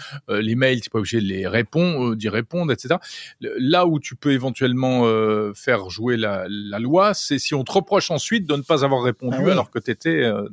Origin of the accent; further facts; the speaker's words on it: France; ce qu'on appelle chez nous en France